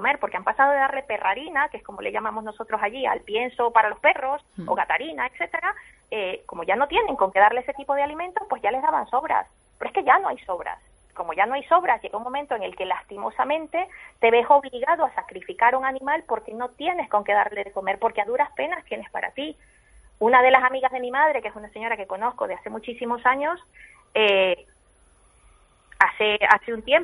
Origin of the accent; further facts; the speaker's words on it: Venezuela; en mi país, moto, semáforo es igual a muerte. O sea, sabes que mientras estás parado en un semáforo, te llega la muerte y punto y se acabó. O sea, esquivar balas, lo de esquivar balas en Venezuela no es ninguna tontería.